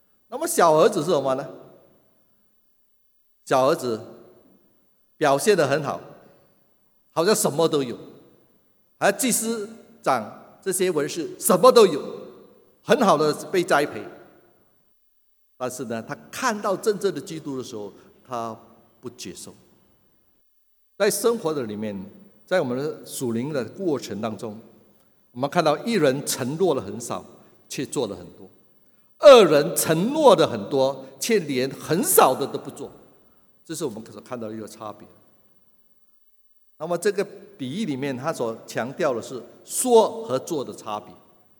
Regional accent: Hainan, China; 我常常说我是海南人，海南话不是很好，我不讲。我是从客家村长大

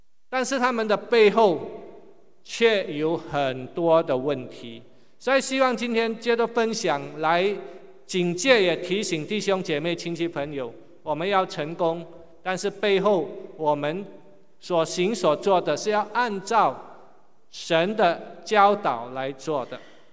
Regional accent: Singapore; 但是我们我是第二代哈，我爸爸是中国来的啊，但我已经在新加坡出生长大

